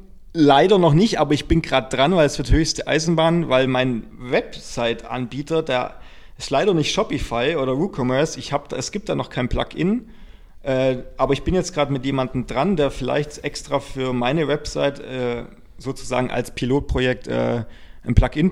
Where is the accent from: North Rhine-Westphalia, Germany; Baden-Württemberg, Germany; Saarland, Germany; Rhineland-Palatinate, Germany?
Baden-Württemberg, Germany; Ravensburg; Ravensburg am Bodensee.